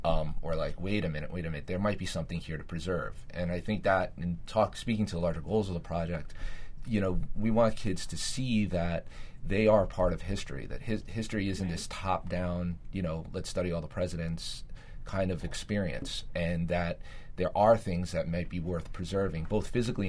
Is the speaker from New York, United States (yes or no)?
yes; Brooklyn, New York, United States; I'm originally from Brooklyn, not from that neighborhood.